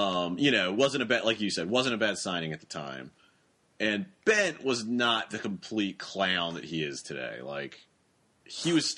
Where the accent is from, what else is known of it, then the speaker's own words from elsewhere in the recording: United States; which I think, as an American, always, I don't understand it. We have the equivalent over here in GMs in all of our major sports.